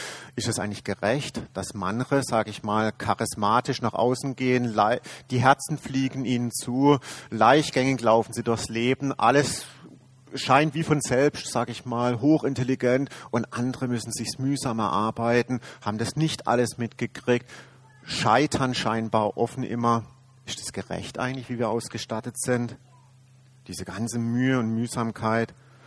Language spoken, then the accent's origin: German; Germany; born there; Die Kriege, ich bin in Deutschland geboren, ist das nicht ungerecht, dass meine Kinder hier aufwachsen können